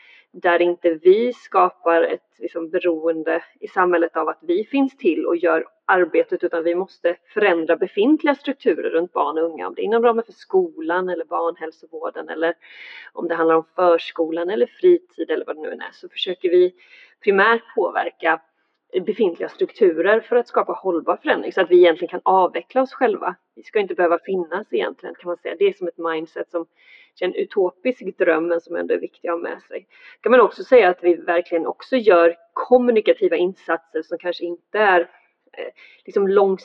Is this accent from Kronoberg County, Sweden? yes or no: yes; Växjö, Kronoberg County, Sweden; also born or lived in Karlskrona; Jag flyttade från Växjö redan 2003 faktiskt. Det är ju okay. Där jag växte upp och min förening i Växjö var ju min förening under alla år. Men sen så flyttade jag till Karlskrona först och sen bodde jag där i nästan 10 år.